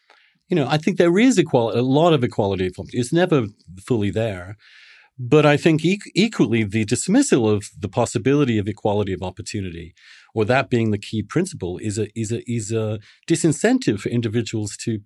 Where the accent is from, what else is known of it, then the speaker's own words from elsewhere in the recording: England, United Kingdom; I grew up a Catholic in England, you know. I'm a gay person.